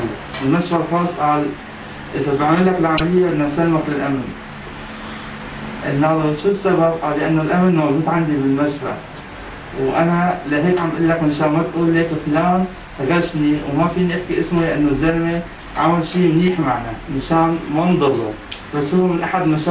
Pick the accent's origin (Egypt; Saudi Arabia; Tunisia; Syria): Syria; انا جيت من سوريا لانطاكيا مباشره على اسطنبول وجيت لهون